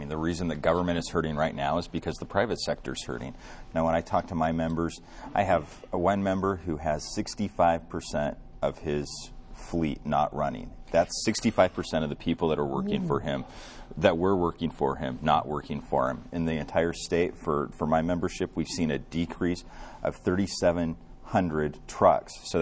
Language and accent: English; Elko, Nevada, United States; growing up in Elko, Nevada, it was great for me.